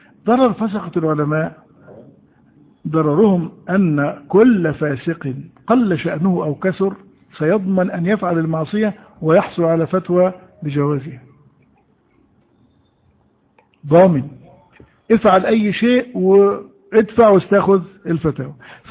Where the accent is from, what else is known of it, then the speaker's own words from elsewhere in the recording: Egypt; احنا عندنا في مصر